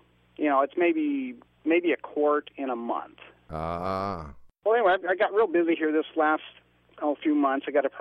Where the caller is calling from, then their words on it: Vancouver, Washington, United States; from Vancouver, Washington.